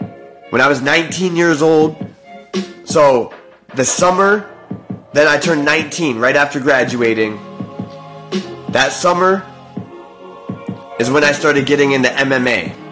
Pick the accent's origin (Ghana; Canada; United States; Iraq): United States; Erie, Pennsylvania; They moved from my hometown, which at that time was Erie, Pennsylvania, and they moved to California